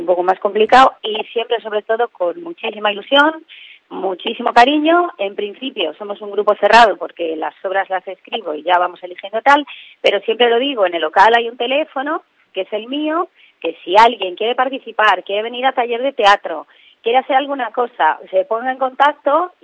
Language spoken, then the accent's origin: Spanish; Oleiros, Galicia, Spain; Porque además nosotros somos de Oleiros, todos